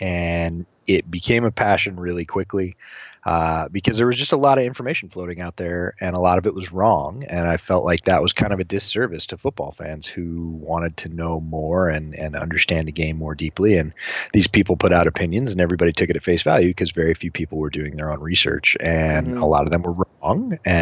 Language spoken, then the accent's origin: English; Northeast, United States; Did a bunch of growing up in the Northeast and certainly followed, you know, football powerhouses in those days.